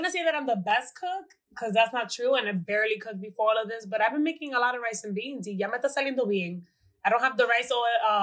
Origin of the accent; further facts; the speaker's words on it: Bronx, New York, United States; like I'm second generation, born and raised in the Bronx in New York. But my mom is Dominican, my aunts are Dominican, they speak Spanish.